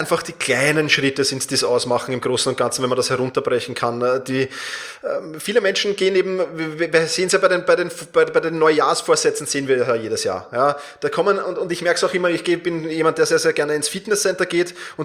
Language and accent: German; Vienna, Austria; Also wir kommen zwar beide aus Wien, aber wir kannten uns vorher nicht.